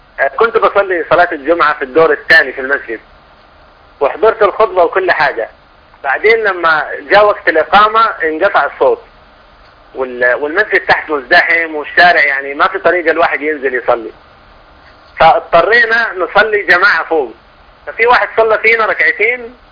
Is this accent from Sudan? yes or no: yes; Sudan; now in Saudi Arabia; انا اخوكم انا من السودان بس مقيم في السعودية